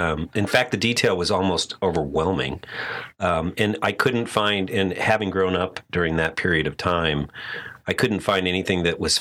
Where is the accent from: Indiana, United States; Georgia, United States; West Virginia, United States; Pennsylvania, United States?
Indiana, United States; Indianapolis; I'm from Indianapolis, Indiana.